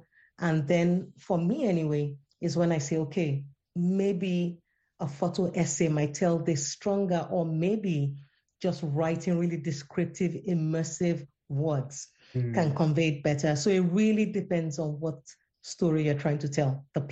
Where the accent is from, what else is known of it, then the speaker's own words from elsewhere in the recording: Lagos, Nigeria; now in Sweden; In Lagos. I grew up in Lagos.